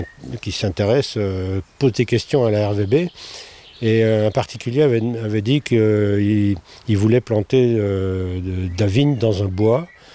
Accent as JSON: {"language": "French", "region": "Bourgogne-Franche-Comté", "country": "France", "tie": "born or raised there", "said": "Moi, mes parents, quand j'étais jeune en Bourgogne, ils utilisaient que du jonc."}